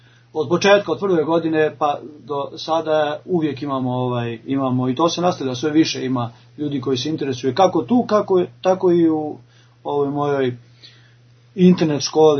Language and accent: Serbian; Serbia; now in Greece; mogu kao Srbin u velikim hramovima sam ovdje služio kao protopsalt